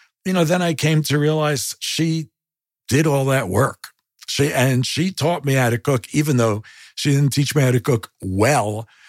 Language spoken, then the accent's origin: English; New York City, New York, United States; I grew up in an apartment in Stuyvesant Town, which was at the t